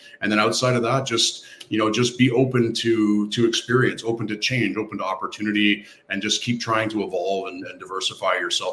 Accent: Canada; I'm Canadian, but this amazing country has given me everything in my life

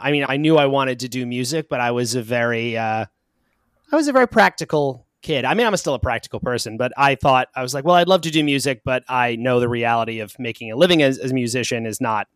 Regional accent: New York, United States; Long Island. So not too far from where I am now.

